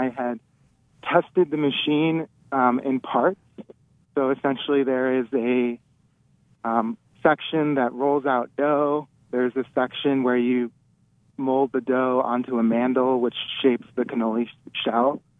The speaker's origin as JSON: {"language": "English", "town": "Chicago", "region": "Illinois", "country": "United States", "tie": "born or raised there", "said": "growing up in Chicago area, I have fond memories of visiting Italian bakeries with my family."}